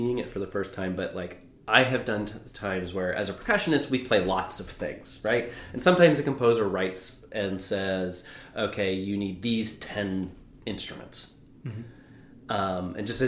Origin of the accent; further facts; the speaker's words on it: Pittsburgh, Pennsylvania, United States; I grew up in the Pittsburgh region.